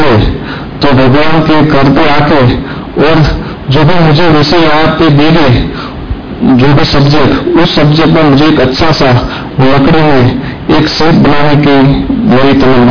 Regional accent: Ahmedabad, Gujarat, India; मैं अहमदाबाद से हूं

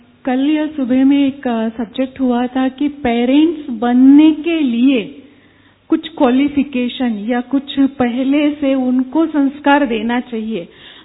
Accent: Nepal; हम नेपाल से आए हैं.

